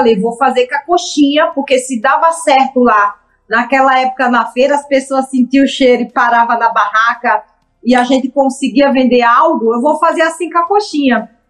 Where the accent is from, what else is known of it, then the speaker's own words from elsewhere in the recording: Itabaiana, Sergipe, Brazil; now in Santos, Brazil; Eu, há 36 anos atrás, vim de Itabaiana, Sergipe, sem conhecer nem o próprio marido com quem casei, que casei só para vir embora para Santos.